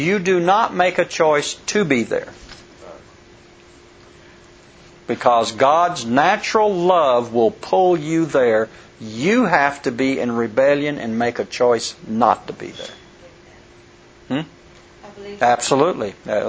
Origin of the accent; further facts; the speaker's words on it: El Paso, Texas, United States; And I never forget, I had a chance to make a talk in El Paso Church, which was my hometown.